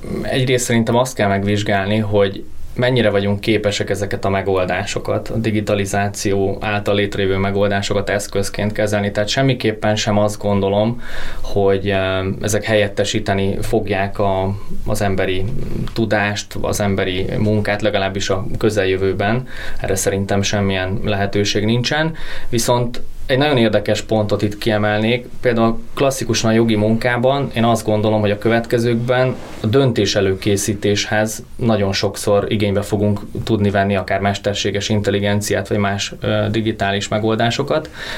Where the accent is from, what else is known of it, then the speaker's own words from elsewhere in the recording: Hungary; magyarként és európaiként, és egy kis ország büszke magyarjaként